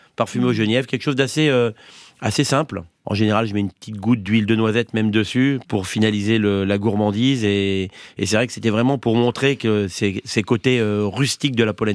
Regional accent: Auvergne-Rhône-Alpes, France; On va dire que je suis pays du Mont-Blanc et aux alentours.

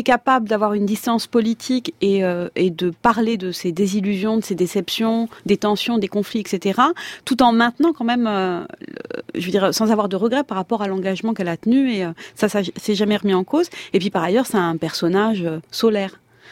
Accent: Paris, Île-de-France, France; born there; je suis franco-algérienne, je suis née à Paris, mais voilà, j'ai la double nationalité.

